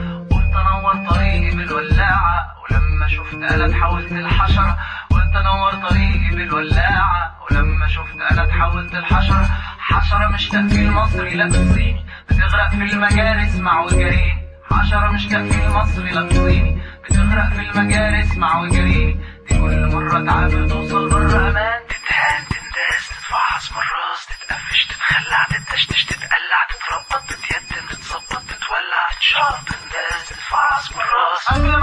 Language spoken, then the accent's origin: Arabic; Palestine; Arabic is a second language; وانا ليه بتكلم مصري وانا فلسطيني؟